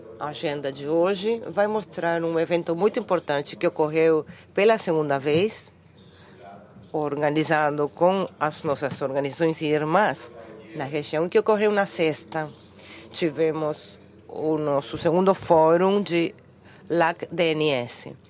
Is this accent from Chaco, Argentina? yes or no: no; Buenos Aires, Argentina; Portuguese is a second language; para Buenos Aires, a minha cidade. Buenos Aires, Argentina, meu país.